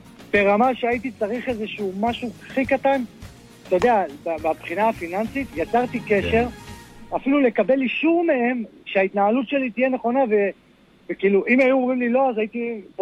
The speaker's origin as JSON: {"language": "Hebrew", "town": "Be'er Ya'akov", "region": "Central District", "country": "Israel", "said": "אני מבאר יעקב."}